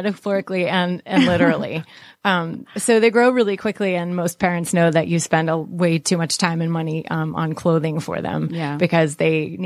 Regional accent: Sandy Springs, Georgia, United States; now in Decatur, United States; I am. I grew up in Sandy Springs.

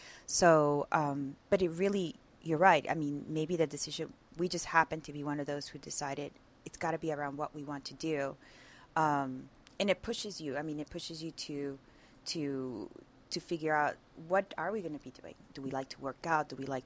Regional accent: Houston, Texas, United States; now in Atlanta, United States; and it's very unique because I came from Houston.

